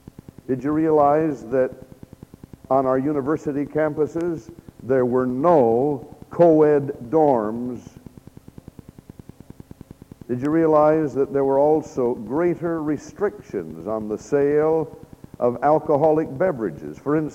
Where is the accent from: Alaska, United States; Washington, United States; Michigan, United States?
Michigan, United States; By the way, I heard something interesting about some Christian students over in my home state of Michigan